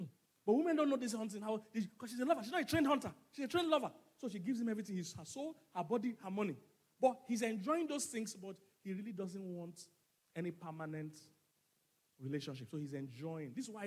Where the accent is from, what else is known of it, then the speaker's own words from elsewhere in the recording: Lagos, Nigeria; I'm just Igbo by name, but by culture, I'm more Yoruba than Igbo. Because I was born and bred in Lagos. I've lived all my life here.